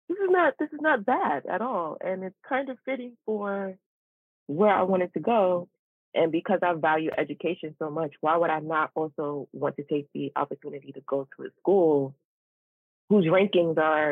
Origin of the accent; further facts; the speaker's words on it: New York, United States; I'm from the East Coast, I'm from New York, but for some reason I always had this love for the West Coast.